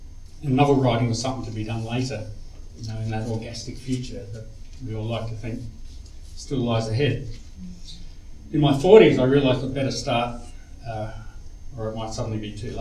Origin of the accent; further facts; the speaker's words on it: South Australia, Australia; On my father's side of the family, we've been here almost from the beginning of white settlement, so I feel very South Australian.